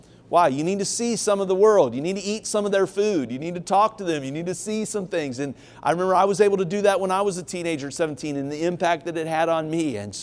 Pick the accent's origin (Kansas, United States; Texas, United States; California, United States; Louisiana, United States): California, United States; Long Beach; I came from Long Beach, California here.